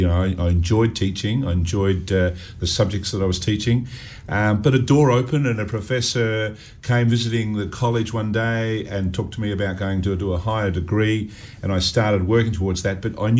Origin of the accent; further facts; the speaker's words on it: Adelaide, South Australia, Australia; Well, born and bred in Adelaide, born down in the Alberton area, Port Adelaide, and went to Pennington Primary School, then Woodville High, then Adelaide University